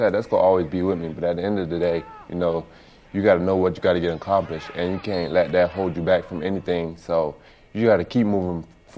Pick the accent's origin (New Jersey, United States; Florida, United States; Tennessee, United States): Florida, United States; Miami; Yeah, I grew up in Miami, but that was the team of my youth.